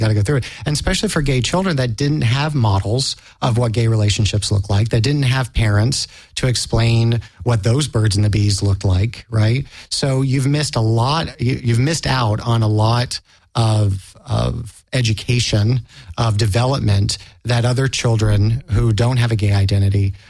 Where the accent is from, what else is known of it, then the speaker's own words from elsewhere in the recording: Tennessee, United States; I mean, I grew up in Tennessee, and there were no gay and lesbian centers.